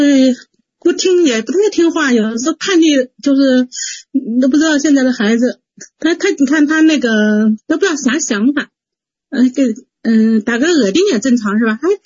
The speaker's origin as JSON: {"language": "Chinese", "region": "Hubei", "country": "China", "said": "我是湖北的"}